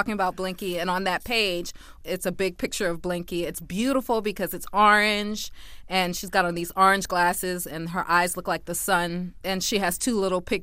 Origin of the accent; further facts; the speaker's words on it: New York City, New York, United States; No, so we grew up on the Upper West Side, but like I said, the Upper West Side was different in the 70s.